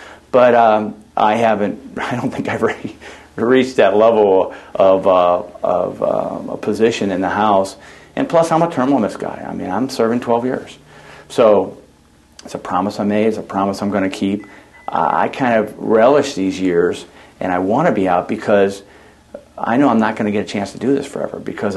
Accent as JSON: {"language": "English", "town": "Collinsville", "region": "Illinois", "country": "United States", "tie": "born or raised there", "said": "I live in my hometown of Collinsville."}